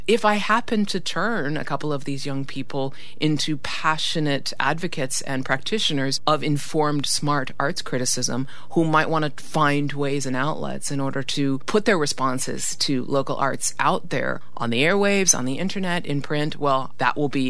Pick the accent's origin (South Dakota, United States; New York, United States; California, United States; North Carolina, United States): California, United States; And for me, that's quite unusual because I come from California, so I come from a relatively new place